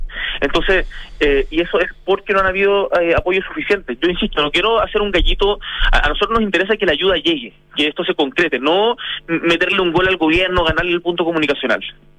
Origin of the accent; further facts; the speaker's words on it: Chile; el Estado somos todos los chilenos